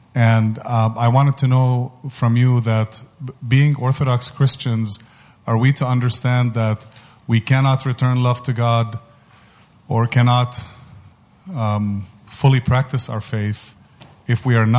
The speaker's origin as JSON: {"language": "English", "town": "Dallas", "region": "Texas", "country": "United States", "said": "from Dallas, Texas."}